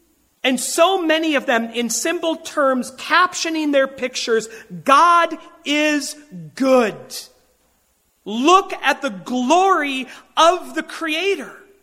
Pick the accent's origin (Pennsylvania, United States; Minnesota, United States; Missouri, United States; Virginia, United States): Minnesota, United States; also born or lived in Wisconsin / Michigan; having been born and raised in Minnesota, living in both Wisconsin and Michigan, I have a lot of people in my social network from those states.